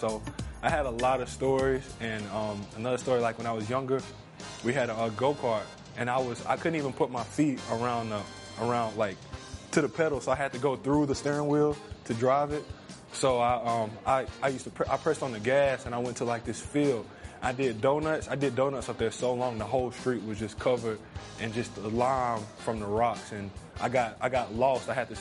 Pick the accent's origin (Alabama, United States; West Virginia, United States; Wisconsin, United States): Alabama, United States; Alabaster; I'm from Alabaster, Alabama.